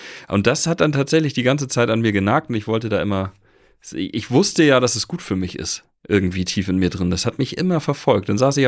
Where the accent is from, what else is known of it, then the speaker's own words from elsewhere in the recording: Lüneburg, Lower Saxony, Germany; now in Kiel, Germany; bin dann mit meinem Bruder von Kiel nach Lüneburg. Einmal von meinem Wohnort zu meiner Heimatstadt, in deren Umfeld ich groß geworden bin.